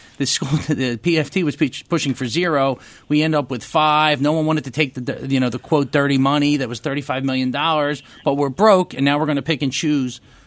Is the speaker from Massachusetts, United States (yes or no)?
no; Mayfair, Pennsylvania, United States; I live in Mayfair. I'm born and raised in Mayfair.